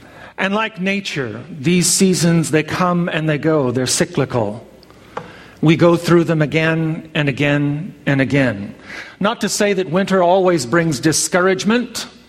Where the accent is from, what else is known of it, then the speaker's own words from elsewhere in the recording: Arkansas, United States; now in California, United States; Back home where I was raised in Arkansas, we had the four seasons.